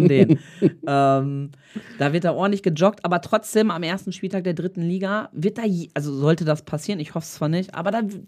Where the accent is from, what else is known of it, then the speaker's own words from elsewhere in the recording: Bielefeld, North Rhine-Westphalia, Germany; Ich kenn's ja auch aus, ne, als Bielefelder.